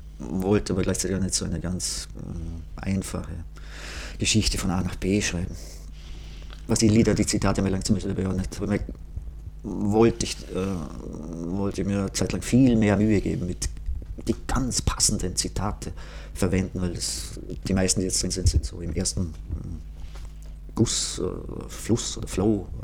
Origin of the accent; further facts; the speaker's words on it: Feldkirch, Vorarlberg, Austria; ich bin aus Feldkirch